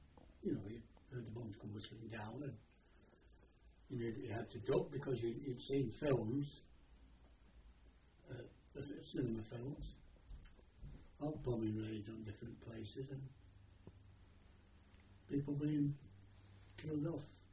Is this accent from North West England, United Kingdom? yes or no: yes; Broughton, North West England, United Kingdom; I was born in Broughton, Manchester.